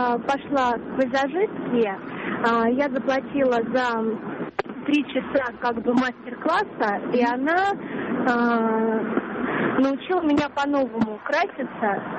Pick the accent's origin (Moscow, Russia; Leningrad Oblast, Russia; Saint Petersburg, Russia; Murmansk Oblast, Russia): Moscow, Russia; Из Москвы.